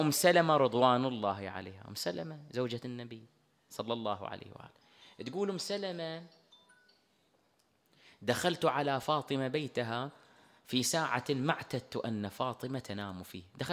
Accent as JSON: {"language": "Arabic", "country": "Bahrain", "said": "المعتمدة عندنا في البحرين"}